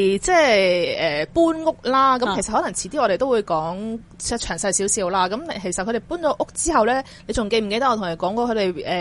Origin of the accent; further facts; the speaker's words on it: Chaozhou, Guangdong, China; 我哋潮州人